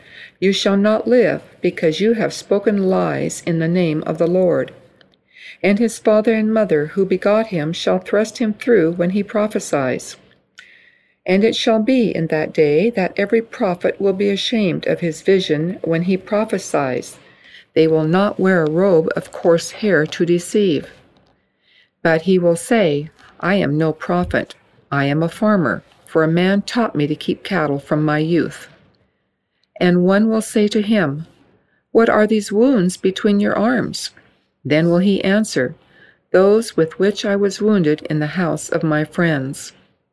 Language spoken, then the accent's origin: English; Alpine, California, United States; I'm from Alpine, California